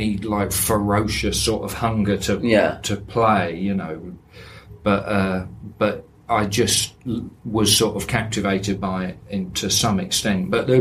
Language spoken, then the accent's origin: English; Toddington, East of England, United Kingdom; I grew up in Toddington, which is just off the M1, where the service station is